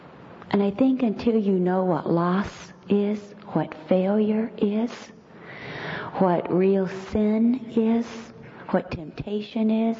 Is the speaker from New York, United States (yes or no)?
no; Hawaii, United States; As a little girl growing up in Hawaii, I felt so ugly, and I was a minority, and I experienced tremendous prejudice.